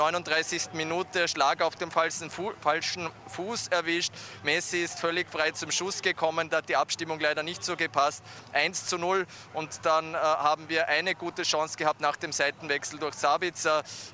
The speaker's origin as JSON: {"language": "German", "country": "Austria", "said": "Wir müssen als Österreicher neidlos den Hut, das Kapperl oder den texanischen Hut ziehen"}